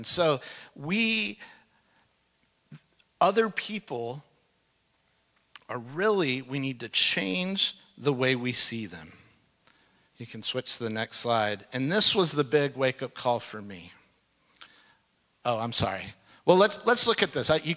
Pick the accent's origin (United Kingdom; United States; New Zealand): United States; Fullerton, California; but I'm from Fullerton, Orange County, and I love my city.